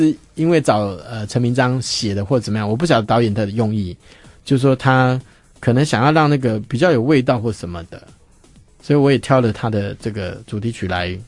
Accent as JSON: {"language": "Chinese", "country": "Taiwan"}